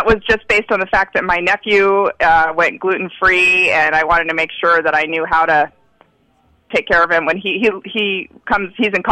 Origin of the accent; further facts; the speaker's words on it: Seattle, Washington, United States; Well, I'm from Seattle, and we don't really have... We have snow very rarely, and when we do, it just shuts the whole city down